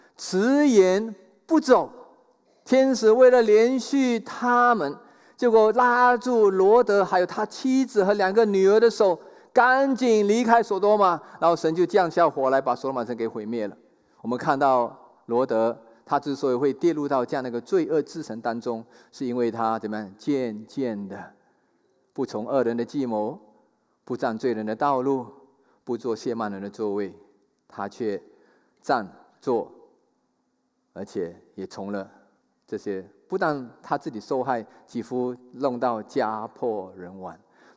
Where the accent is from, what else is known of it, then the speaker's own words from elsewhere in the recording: China; 我们中国人特别爱这个福啊